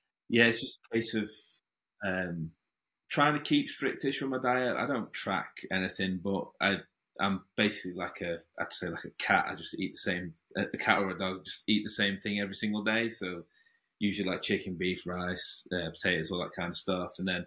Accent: Nottingham, East Midlands, United Kingdom; So I'm from Nottingham. So that's East Midlands, probably about 2 hours from Liverpool, 2 hours from London.

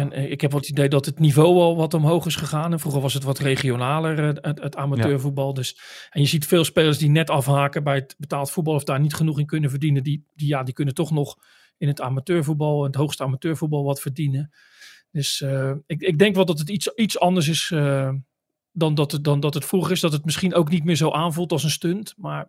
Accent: Maassluis, South Holland, Netherlands; Maar ik kom zelf uit Maassluis.

